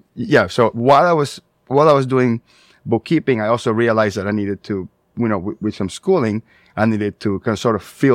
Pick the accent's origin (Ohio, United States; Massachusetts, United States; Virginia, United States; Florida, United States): Florida, United States; is we looked at the database in Florida. We're from Florida.